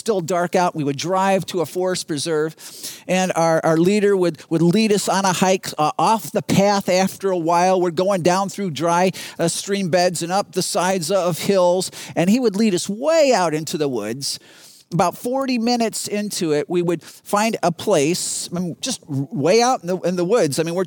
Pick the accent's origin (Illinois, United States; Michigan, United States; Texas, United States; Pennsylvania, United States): Illinois, United States; Chicago; because I grew up in Chicago.